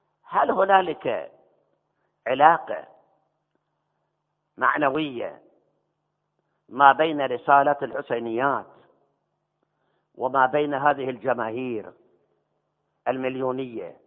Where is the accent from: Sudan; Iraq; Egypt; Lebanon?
Iraq; Karbala, Karbala Governorate; أنا عشت 83 سنة، أنا ابن كربلاء